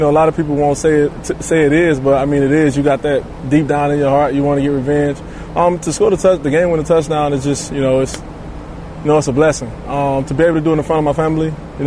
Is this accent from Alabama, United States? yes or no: yes; Phenix City, Alabama, United States; Phoenix City, Alabama, right next to Columbus, Georgia.